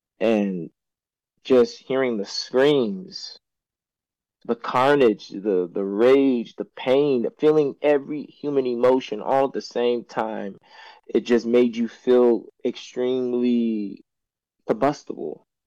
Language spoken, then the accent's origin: English; Chicago, Illinois, United States; And during that time, as you know, I'm from Chicago. I've never in my life ever had to experience a forest fire.